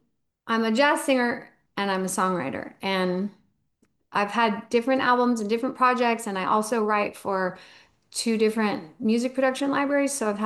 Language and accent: English; Houston, Texas, United States; now in Austin, United States; I grew up in Houston, but I've been in Austin since 99.